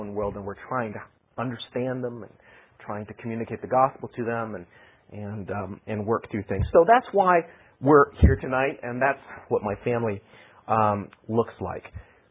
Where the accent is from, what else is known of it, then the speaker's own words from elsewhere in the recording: North Africa, Morocco; also born or lived in Algeria; I'm a missionary kid. I grew up in North Africa. I spent the first 16 years of my life in the countries of Algeria and Morocco.